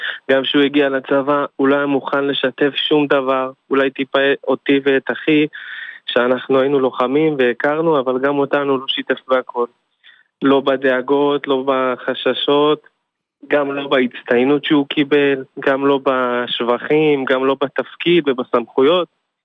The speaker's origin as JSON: {"language": "Hebrew", "town": "Jerusalem", "region": "Jerusalem District", "country": "Israel", "said": "אנחנו מירושלים."}